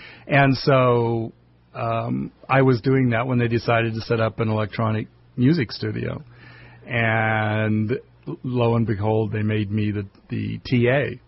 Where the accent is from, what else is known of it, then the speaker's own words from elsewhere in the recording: Johnstown, Pennsylvania, United States; born there; No, I was born in Pennsylvania, Johnstown, Pennsylvania.